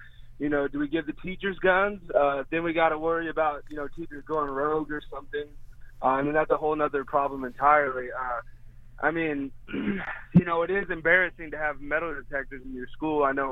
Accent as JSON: {"language": "English", "town": "Kansas City", "region": "Kansas", "country": "United States", "said": "So I'm from Kansas City, Kansas. I'm only 22."}